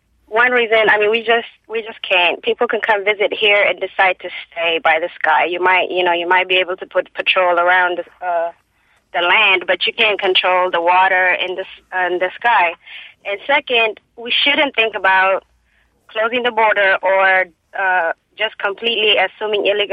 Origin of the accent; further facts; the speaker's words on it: Ethiopia; English is a second language; now in United States; I'm from Ethiopia. I've been living in the United States. I am a current citizen